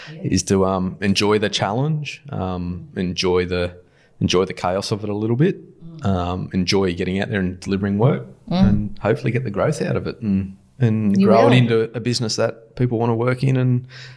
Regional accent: Muswellbrook, New South Wales, Australia; I grew up in the Hunter Valley originally, so I've still got some connections. I grew up in Muscle Rook originally.

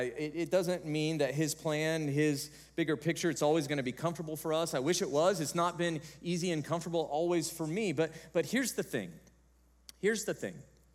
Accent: Missouri, United States; he knew I was from Missouri.

